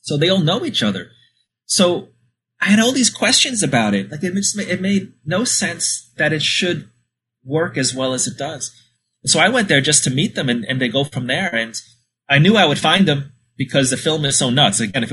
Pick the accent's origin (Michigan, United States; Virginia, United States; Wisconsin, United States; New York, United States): New York, United States; I'm from New York, and I was in a bar in the East Village.